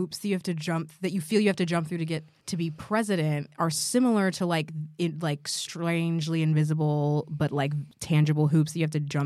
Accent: the South, United States; accent: Southern; Well, we're from the South, and it's, like, not a lot of people get that, like, Southern accent correctly.

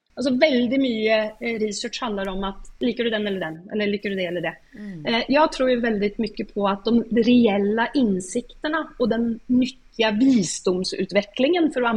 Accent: Sweden; jag är svensk

